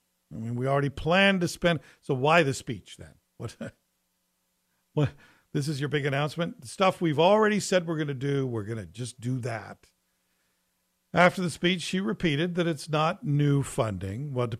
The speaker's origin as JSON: {"language": "English", "country": "Canada", "said": "So for me, as just a Canadian worried about the cost of everything"}